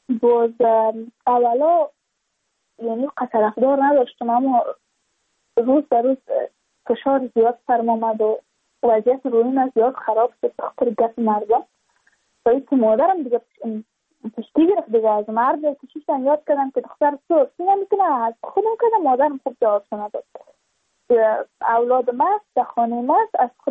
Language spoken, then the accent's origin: Persian; Badakhshan, Afghanistan; چون ما از بدخشان هستیم، یعنی منطقه دور دستش